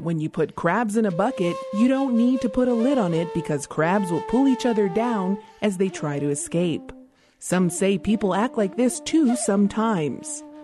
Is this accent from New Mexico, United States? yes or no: yes; Meseta Pueblo, New Mexico, United States; from Meseta Pueblo